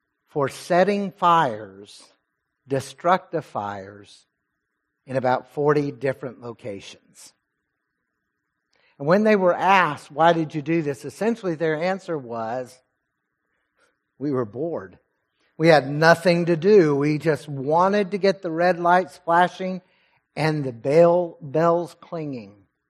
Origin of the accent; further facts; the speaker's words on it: Texas, United States; talked about a Fort Worth Star-Telegram news report, my home state, and it was a little bit disturbing.